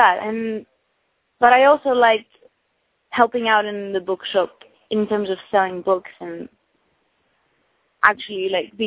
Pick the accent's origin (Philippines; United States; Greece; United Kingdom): Greece; because I'm from Greece